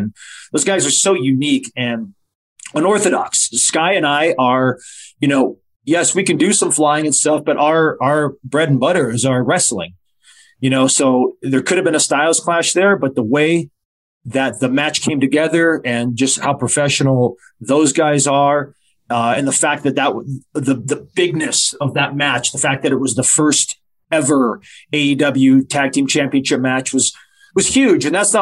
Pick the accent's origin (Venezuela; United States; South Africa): United States; California; You know, we're all guys from Southern California, so we're climatized. So everywhere's cold to us.